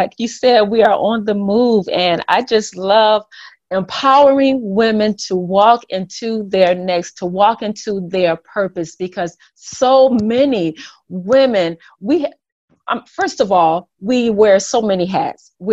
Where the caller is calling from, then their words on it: Toledo, Ohio, United States; Well, I'm calling in from Toledo, Ohio.